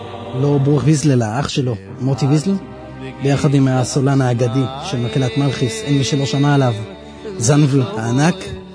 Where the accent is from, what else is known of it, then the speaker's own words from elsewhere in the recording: Jerusalem, Jerusalem District, Israel; אני ירושלמי